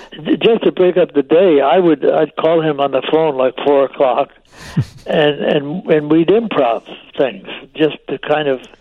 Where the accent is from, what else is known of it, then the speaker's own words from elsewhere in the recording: Chicago, Illinois, United States; also born or lived in Oak Park; Born in Oak Park, but lived in Chicago.